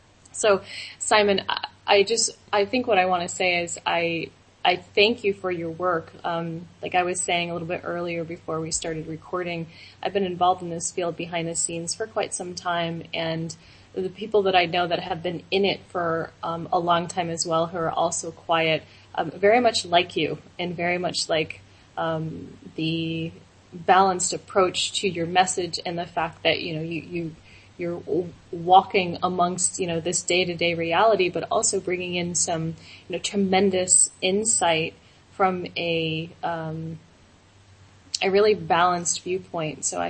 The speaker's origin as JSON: {"language": "English", "country": "United States", "tie": "born there", "said": "By the way, I know that I was born in the United States. I did move to Hawaii, which does consider itself sovereign from the United States."}